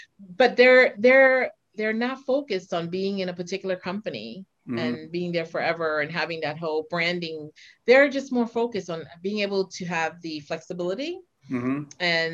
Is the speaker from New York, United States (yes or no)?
yes; New York, United States; also born or lived in San Francisco, United States / Mexico City, Mexico; I grew up from New York. I'm from New York, but I lived, I've worked, you know, I lived in San Francisco and then I lived in Mexico City, Mexico for quite some time.